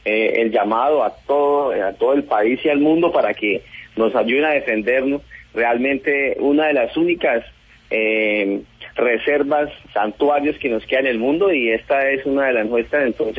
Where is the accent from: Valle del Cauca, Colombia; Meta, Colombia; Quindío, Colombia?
Meta, Colombia; La Macarena; yo soy hijo de la Macarena